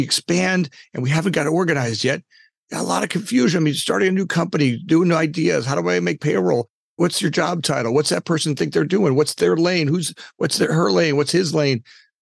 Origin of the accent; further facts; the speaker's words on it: Pompano Beach, Florida, United States; look, I grew up in Pompano. My mother worked at Denny's. I was a poor little Italian kid that was darker and had curly hair